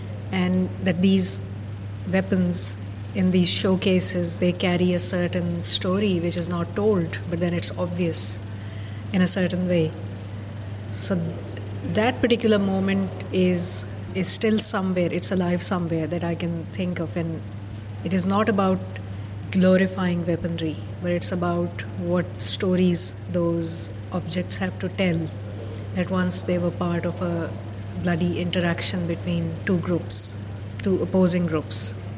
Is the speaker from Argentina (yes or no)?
no; Lahore, Punjab, Pakistan; especially as a child, in my hometown of Lahore